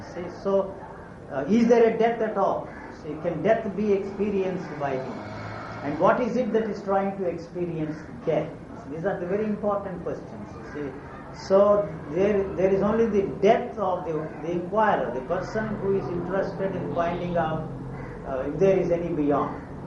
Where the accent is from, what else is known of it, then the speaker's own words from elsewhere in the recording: Chennai, Tamil Nadu, India; I was brought up here in Madras and live in... next door to Kalakshetra